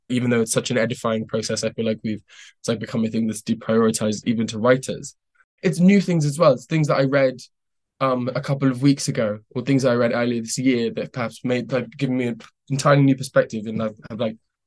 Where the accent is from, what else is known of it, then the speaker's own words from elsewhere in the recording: Lagos, Nigeria; I mean, Lagos is an incredible place. I grew up in Lagos, I would say. My family lived in Lagos.